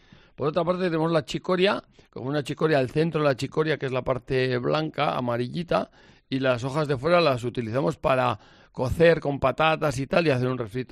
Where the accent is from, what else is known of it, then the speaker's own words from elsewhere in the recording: Arróniz, Navarre, Spain; Sí, yo soy de Arróniz y siempre celebramos en familia